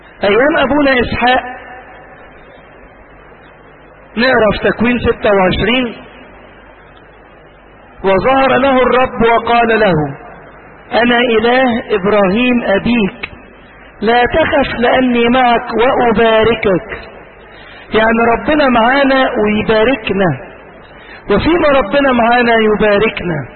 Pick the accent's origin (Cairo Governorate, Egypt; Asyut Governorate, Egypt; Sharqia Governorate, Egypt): Asyut Governorate, Egypt; Asyut; حتى عندنا في اسيوط انا بسهر 4 ليالي غير الليلتين بتوع مصر